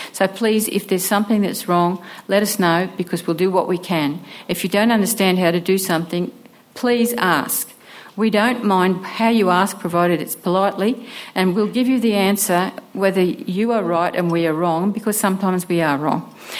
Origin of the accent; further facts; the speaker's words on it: Australia; so I'm Australian.